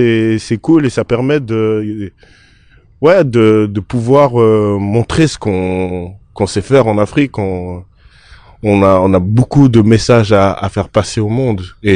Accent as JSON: {"language": "French", "country": "Switzerland", "tie": "born or raised there", "said": "Et en Suisse, je suis un Congolais. Donc moi, ça me va, j'arrive à jongler des deux. Je dirais que j'ai une éducation suisse parce que voilà, je suis né en Suisse. Mais je sais que le cœur, le sang, la sensibilité musicale, ça vient du Congo"}